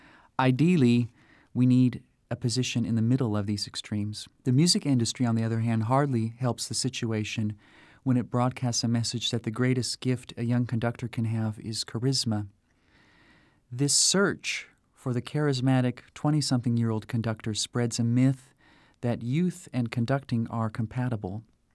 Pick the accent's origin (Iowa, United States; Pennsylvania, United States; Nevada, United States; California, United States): Iowa, United States; also born or lived in Kansas; While I was growing up in Iowa and Kansas, I was searching for a reason why American orchestras hire European music directors